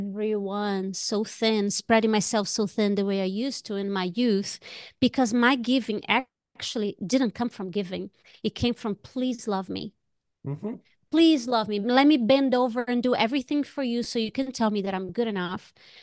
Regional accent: Brazil; I grew up in Brazil

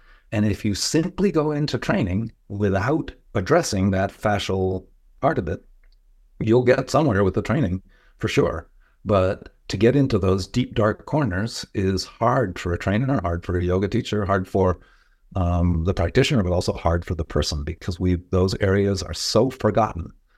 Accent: New England, United States; and I grew up in New England.

